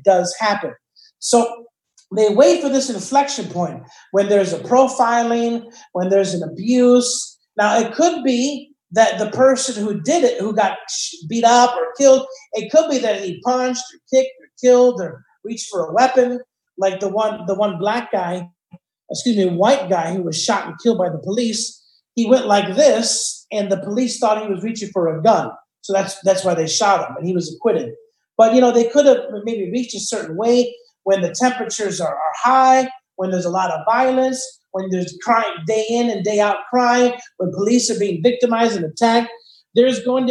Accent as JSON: {"language": "English", "town": "Chicago", "region": "Illinois", "country": "United States", "tie": "born or raised there", "said": "I grew up in Chicago in an interracial area, the north side of Chicago, by Irving Park and Bernard."}